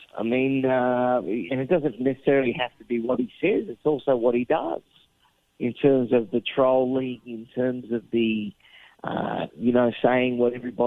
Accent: Australia; I'd be speaking Japanese and eating sushi as an Australian.

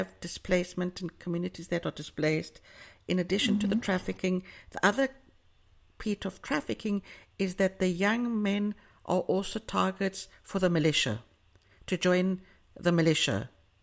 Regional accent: South Africa; born there; I'm South African born, and I'm also old, which means I lived through the apartheid years, and I lived through the Soweto riots of 76

